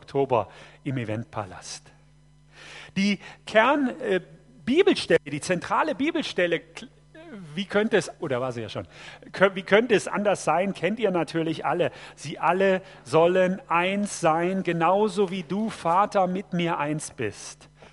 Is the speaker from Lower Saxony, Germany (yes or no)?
no; North Rhine-Westphalia, Germany; Ich bin geboren und aufgewachsen am Niederrhein in Nordrhein-Westfalen. Das ist katholisch, streng katholisch, war aber nicht gläubig.